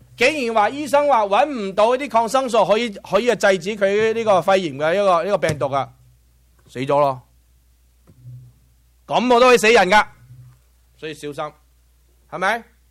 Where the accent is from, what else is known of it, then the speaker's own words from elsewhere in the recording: Guangdong, China; 我哋中国人最生，广东人最生动啦，火牛啊！